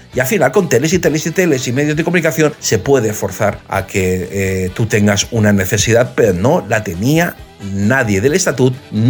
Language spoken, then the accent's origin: Spanish; Catalonia, Spain; Simplemente hemos nacido en Cataluña, vivimos en Cataluña, que forma parte de España.